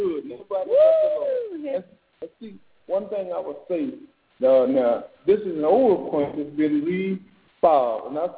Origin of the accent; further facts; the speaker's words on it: Austin, Texas, United States; moved away as an adult; I'm originally from Austin, Texas.